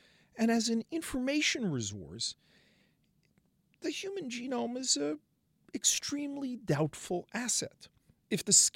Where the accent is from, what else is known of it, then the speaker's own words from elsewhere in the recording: Brooklyn, New York, United States; David comes from the Bronx. I come from Brooklyn. We immediately fell to arguing with each other. That's the mode of communication within boroughs of New York.